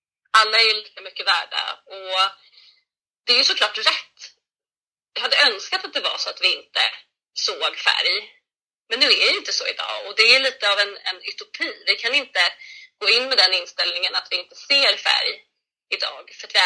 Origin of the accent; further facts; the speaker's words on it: Sweden; Men alltså, jag är från Sverige. Jag är född här i Sverige. Jag är från Sverige.